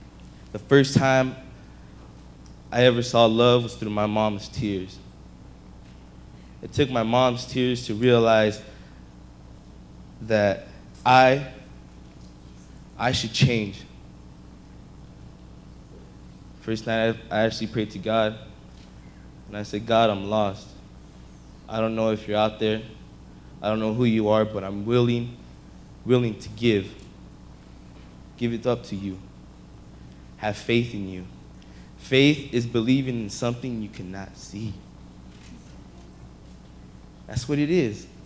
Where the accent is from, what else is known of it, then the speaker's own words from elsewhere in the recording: Yakima, Washington, United States; also born or lived in Top Notch; I was born in Top Notch, Washington, raised in Yakima all my life.